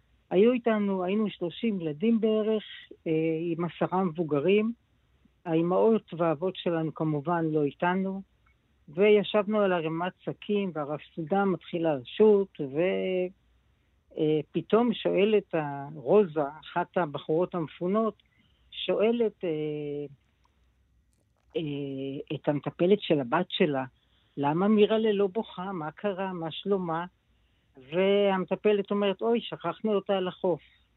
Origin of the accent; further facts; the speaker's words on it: Hanita, Northern District, Israel; אנחנו היינו ילדים בתוך המלחמה הזאת. הגדולים, ילדים הגדולים של חניתה, בני שבע, בין 6.5 ל-8 הילדים היו.